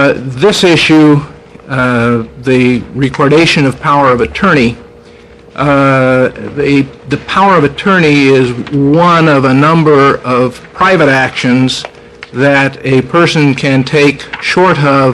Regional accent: Bend, Oregon, United States; Madam Chairman and Senators … I'm from Bend, Oregon.

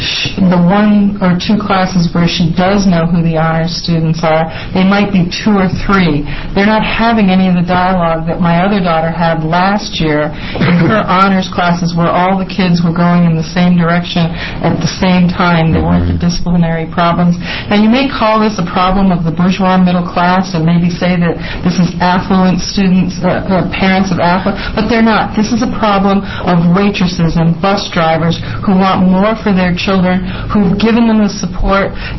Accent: New England, United States; Well, I grew up in New England, and I went to California to take advantage of their tuition-free education

